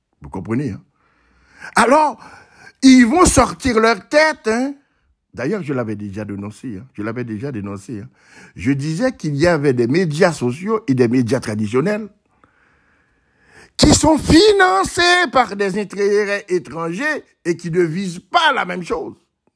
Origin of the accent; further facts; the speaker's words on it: Haiti; Alors, nous sommes des Haïtiens et l'histoire d'Haïti nous explique très clairement ce qui s'est passé